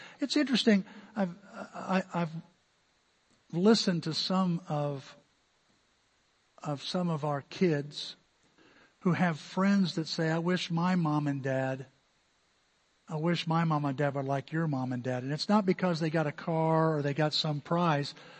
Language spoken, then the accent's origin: English; United States; And just like sometimes I take my freedom as an American for granted